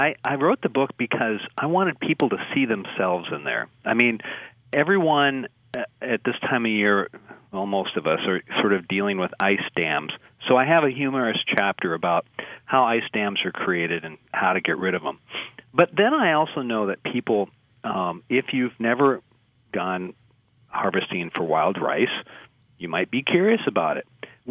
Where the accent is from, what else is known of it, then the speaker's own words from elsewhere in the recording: Deer River, Minnesota, United States; When I first moved back to Minnesota, I grew up in Deer River, just down the road from you there.